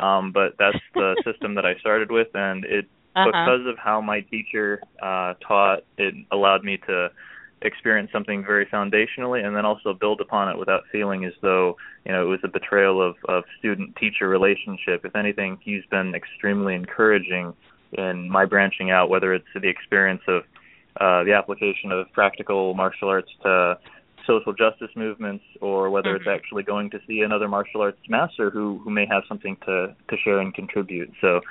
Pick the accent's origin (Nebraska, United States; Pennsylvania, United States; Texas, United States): Nebraska, United States; Omaha; also born or lived in South Korea; I was raised in Omaha, Nebraska, and let's go back a little bit further than that. I was actually adopted as an infant from South Korea, so I was raised in Omaha, Nebraska, by my parents now.